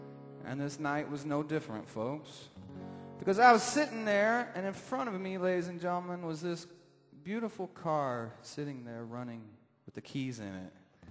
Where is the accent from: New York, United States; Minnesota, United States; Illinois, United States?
Illinois, United States; Delvin; So I was in my hometown of Delvin, Illinois.